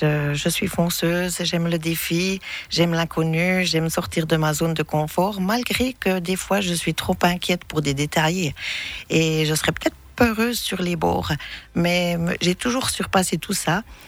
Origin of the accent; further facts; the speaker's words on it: Bourgogne-Franche-Comté, France; On n'avait pas beaucoup de cirque dans notre région, je venais du Jura.